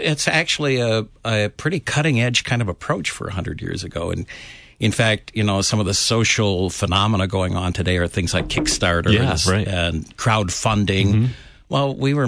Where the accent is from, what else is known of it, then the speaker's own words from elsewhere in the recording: Michigan, United States; I grew up in Michigan.